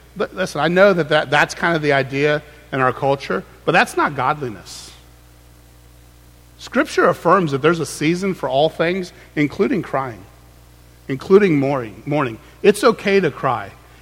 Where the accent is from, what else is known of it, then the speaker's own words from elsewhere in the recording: Clearwater, Florida, United States; I grew up in Clearwater, you know, we don't really hunt there.